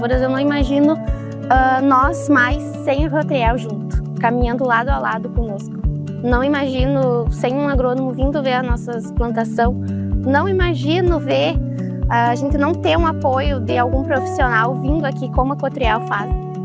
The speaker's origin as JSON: {"language": "Portuguese", "town": "Estrela Velha", "region": "Rio Grande do Sul", "country": "Brazil", "tie": "born or raised there", "said": "sou aqui do interior de Estrela Velha"}